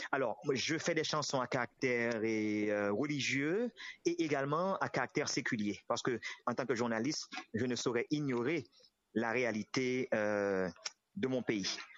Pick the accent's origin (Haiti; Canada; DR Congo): Haiti; Port-au-Prince, Ouest; born there; je suis né à Port-au-Prince le 7 juillet 1964. Effectivement, mon papa était pasteur, un pasteur de l'église du Nazaréen.